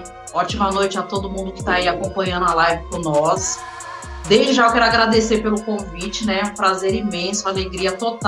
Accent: São Paulo, Brazil; Eu sou daqui de Itaquera. Itaquera, Zona Leste.

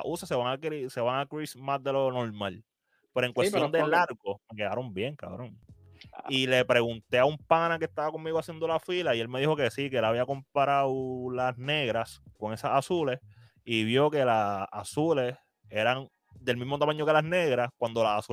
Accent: Puerto Rico; a nosotros como puertorriqueños nos gusta hacer filas

